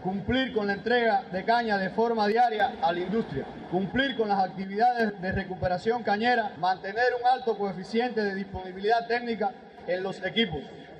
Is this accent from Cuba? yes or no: yes; Cuba; Y como todo cubano, a pensar como país.